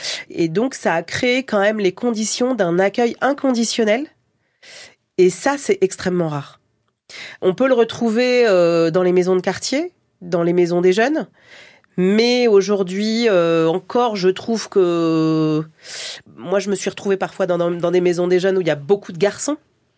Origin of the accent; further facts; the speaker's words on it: Longjumeau, Île-de-France, France; même si à Longjumeau, là où j'ai grandi, tout ça n'existe plus.